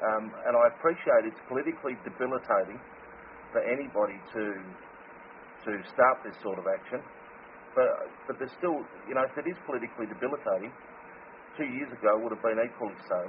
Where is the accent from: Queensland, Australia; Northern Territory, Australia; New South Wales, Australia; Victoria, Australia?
Northern Territory, Australia; I'm from the Northern Territory of Australia.